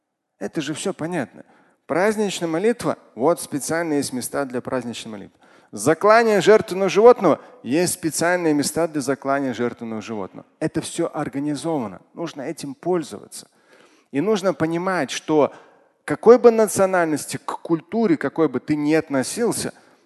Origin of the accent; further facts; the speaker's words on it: Moscow, Russia; Мы с вами, как коренные москвичи, всем остальным должны показывать, что такое метро